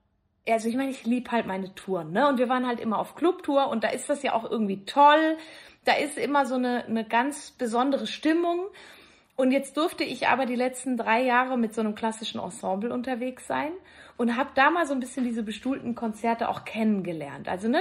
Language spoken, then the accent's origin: German; Valais, Switzerland; ich komme ja aus dem Wallis ursprünglich